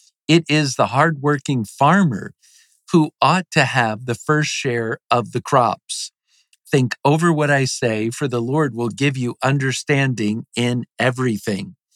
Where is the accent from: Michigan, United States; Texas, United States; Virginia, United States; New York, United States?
Virginia, United States; Norfolk; You know, I grew up in Norfolk, Virginia, and so that part of Virginia is loaded with military, specifically Navy.